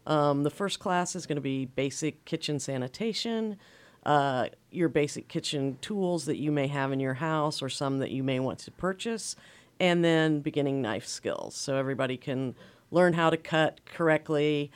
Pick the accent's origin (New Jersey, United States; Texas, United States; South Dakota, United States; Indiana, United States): Indiana, United States; Indianapolis; Yeah, I'm actually from Indianapolis, Indiana